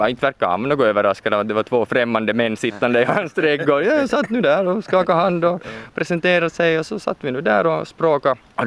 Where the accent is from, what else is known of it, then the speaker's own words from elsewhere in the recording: Finland; att vi är från Finland och vi tänkte komma och besöka byn, att vi talar också svenska.